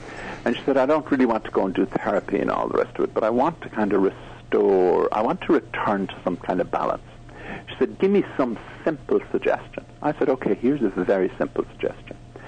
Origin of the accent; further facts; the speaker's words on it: Munster, Ireland; born there; I was born in the Burn in County Clare, which is this amazing limestone landscape where all the shapes of the stones are different